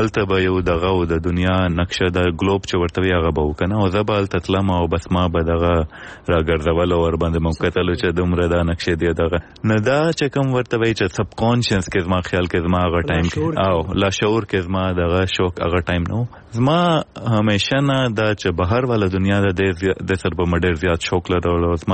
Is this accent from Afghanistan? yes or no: no; Pakistan; زه پښتون یم له پاکستان نه یم